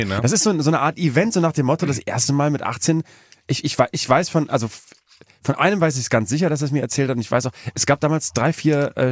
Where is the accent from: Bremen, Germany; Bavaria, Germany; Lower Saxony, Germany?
Bremen, Germany; Ich meine, ich komme aus Bremen, du kommst auch aus einer Gegend